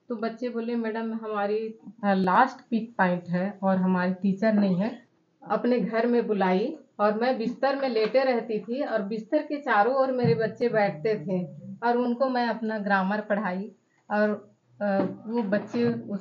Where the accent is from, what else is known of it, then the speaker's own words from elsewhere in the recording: Raipur, Chhattisgarh, India; मैं रायपुर दुर्ग की रहने वाली हूँ